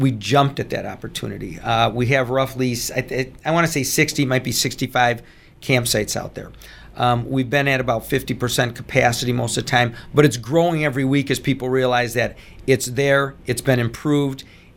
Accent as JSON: {"language": "English", "town": "Chicago", "region": "Illinois", "country": "United States", "tie": "born or raised there", "said": "I grew up in the Chicago area, not right downtown"}